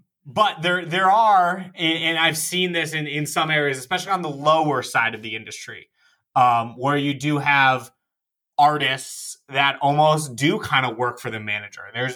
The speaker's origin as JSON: {"language": "English", "town": "Madison", "region": "Connecticut", "country": "United States", "tie": "born or raised there", "said": "So I grew up in Madison, Connecticut."}